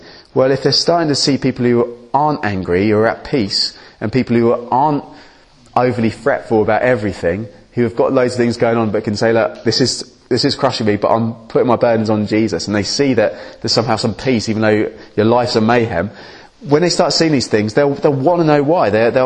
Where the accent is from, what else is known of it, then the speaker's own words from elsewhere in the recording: United Kingdom; Ask people questions about their lives, and usually, because we're British, people, well, it's less so now, but they will ask you a question back